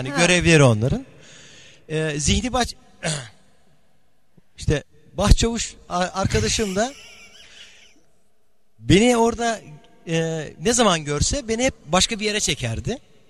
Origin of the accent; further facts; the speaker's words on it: Istanbul, Turkey; Şimdi biz tabii buraya şehirden geldik. Yani İstanbul'da doğdum büyüdüm. İşte yurt dışında da şehirde falan yaşadık.